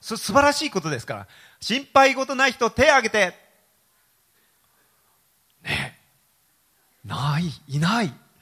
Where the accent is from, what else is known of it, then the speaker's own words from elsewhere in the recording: Hiroshima, Japan; 私は広島出身でもありますしですね、